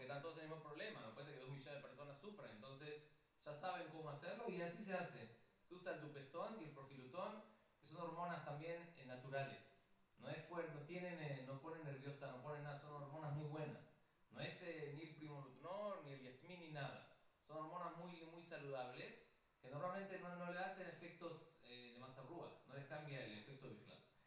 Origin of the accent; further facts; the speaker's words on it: Argentina; Yo soy de Argentina, sí, pero voy mucho a México.